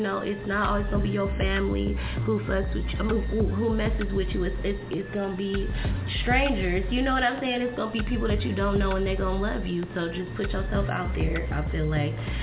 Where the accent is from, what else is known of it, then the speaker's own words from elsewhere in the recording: Berkeley, California, United States; yes, and I come from Berkeley, California